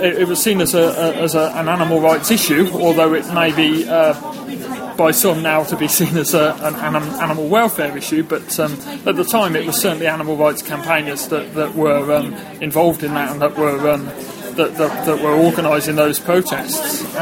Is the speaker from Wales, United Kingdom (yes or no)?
no; Redditch, West Midlands, United Kingdom; I became aware that live exports were leaving from my hometown of Redditch